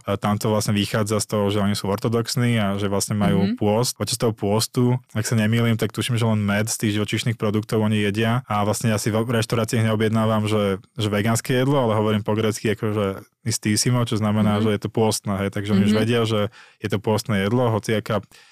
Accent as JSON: {"language": "Slovak", "town": "Bratislava", "region": "Bratislava Region", "country": "Slovakia", "said": "Ja z Bratislavy."}